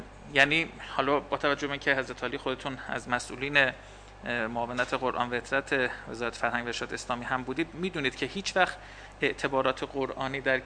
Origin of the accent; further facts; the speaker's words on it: Zanjan, Zanjan Province, Iran; ما موفق شدیم در شهر خودمون، شهر زنجان